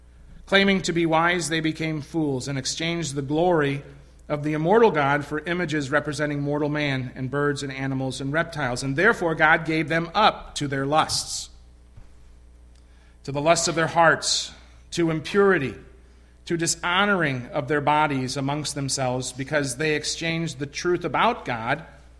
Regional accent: Iowa, United States; I'm from Iowa. I'm from the small town of Parkersburg, Iowa. I'm from Waterloo, Iowa.

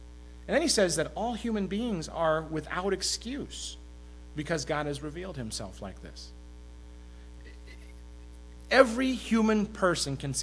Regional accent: Waterloo, Iowa, United States; also born or lived in Parkersburg, Iowa; I grew up in Iowa my entire life, all right? Grew up in Waterloo, Iowa, and then made the excursion to Parkersburg, Iowa in my 11th grade year.

